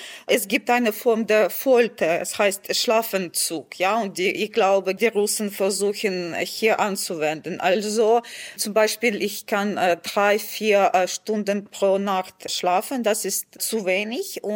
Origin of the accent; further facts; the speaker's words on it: Kyiv, Ukraine; ich komme aus Kiew und ich bin Journalistin.